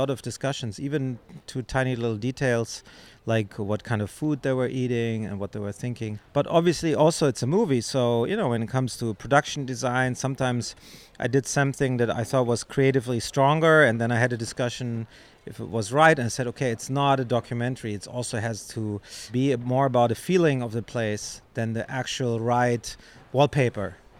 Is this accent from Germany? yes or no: yes; West Germany, Germany; because I'm from Western Germany